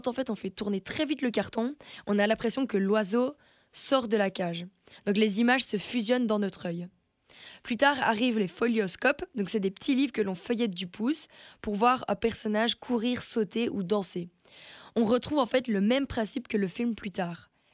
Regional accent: Liège, Wallonia, Belgium; un liégeois, donc là d'où je viens

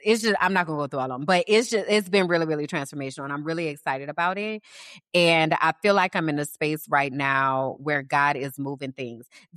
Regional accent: New Orleans, Louisiana, United States; I grew up in the South, y'all. I'm from New Orleans.

